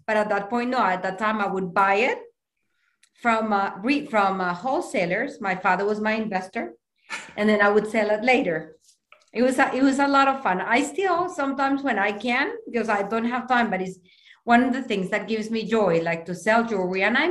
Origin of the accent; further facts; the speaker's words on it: Bogotá, Colombia; I grew up in a very loving family. We were six children.